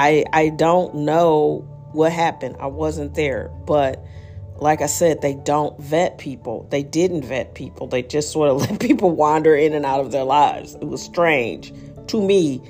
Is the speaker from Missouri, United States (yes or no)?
yes; St. Louis, Missouri, United States; And what was weird to me is I'm from St. Louis.